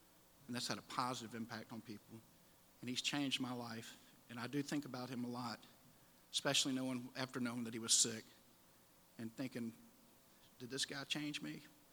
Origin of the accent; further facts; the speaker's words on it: Atlanta, Georgia, United States; I'm from Atlanta, and I've known Tom for 24 years